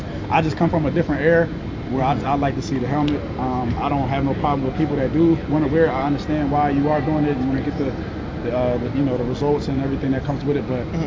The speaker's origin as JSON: {"language": "English", "country": "United States", "said": "because, you know, me being American and, you know, not really knowing all my history and things like"}